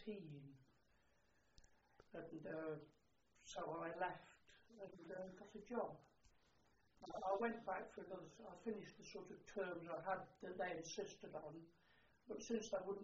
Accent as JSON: {"language": "English", "town": "Sutton in Ashfield", "region": "East Midlands", "country": "United Kingdom", "tie": "born there", "said": "I was born at Sutton in Ashfield in Nottinghamshire, October 15th, 1918."}